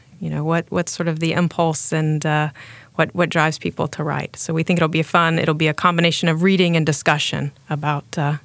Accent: Arkansas, United States; I was born and raised in Arkansas.

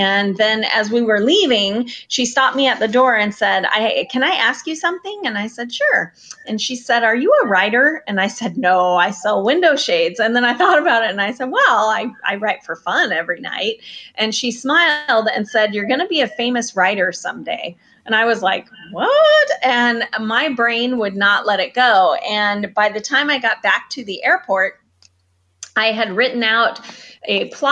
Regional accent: San Diego, California, United States; I grew up in San Diego, and after I graduated high school, I got into our family business.

